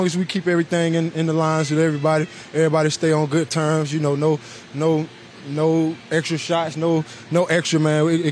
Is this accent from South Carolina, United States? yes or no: yes; South Carolina, United States; Man, I'm from South Carolina, man, so it ain't no thing, man. The heat and the humidity is way tougher in South Carolina. So growing up, you got to keep the sleeves on